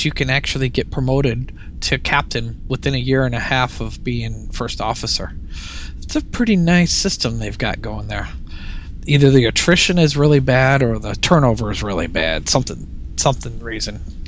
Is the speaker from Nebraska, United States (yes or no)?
yes; Nebraska, United States; from Nebraska.